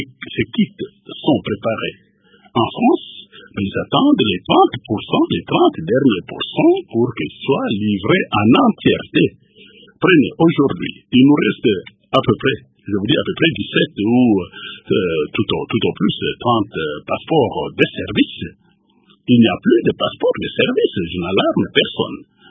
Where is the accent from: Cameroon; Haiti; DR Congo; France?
DR Congo; Katanga; On a des kits dans le centre expérimental du Katanga, là d'où je viens.